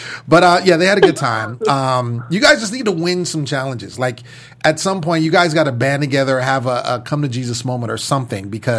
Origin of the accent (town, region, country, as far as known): California, United States